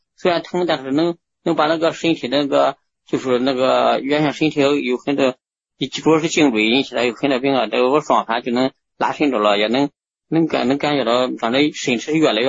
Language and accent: Chinese; Jinan, Shandong, China; 哦，我是济南的。